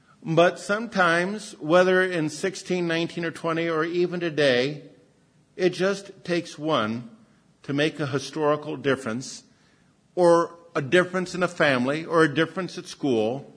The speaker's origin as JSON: {"language": "English", "town": "Pasadena", "region": "California", "country": "United States", "tie": "born or raised there", "said": "I've done this, I've said, hey, hi, Riverside. Yeah, but I grew up in Pasadena. Oh, I grew up on Hill Street."}